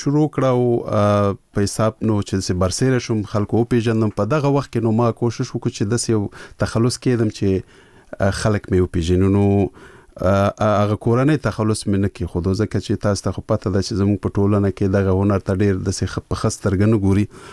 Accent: Peshawar, Khyber Pakhtunkhwa, Pakistan; زه ورکوټه په پېښور کې لوی شوی یم.

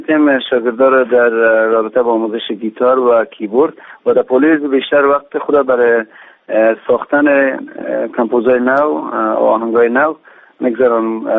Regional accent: Kabul, Afghanistan; ما در کابل بزرگ شدیم، مدت بیشتر از 26-27 سال است که همینجا زندگی میکنیم، در کابل هستیم

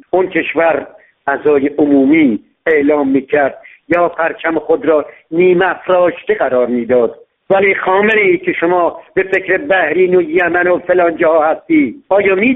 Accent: Iran; من به عنوان یک ایرانی خیلی متاسفم که در وطنم

